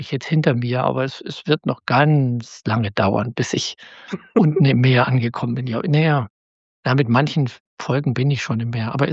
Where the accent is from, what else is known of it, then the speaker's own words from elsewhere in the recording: Schleswig-Holstein, Germany; Wir sitzen in einem kleinen Dorf zwischen Neumünster und Kiel und zwischen Bad Segeberg und Kiel und zwischen Neumünster und Plölen, so in der holsteinischen Schweiz.